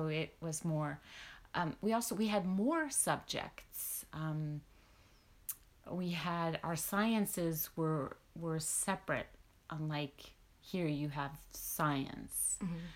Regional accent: Finland; first language Swedish; English is a second language; But what made my high school experience different even for someone growing up in Finland and even a Swedish-speaking minority was that since, you know, your grandparents, my parents, were in the Finnish Foreign Service, they were overseas

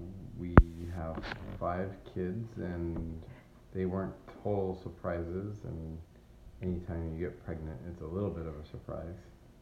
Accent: Alameda, California, United States; I grew up in Alameda, California.

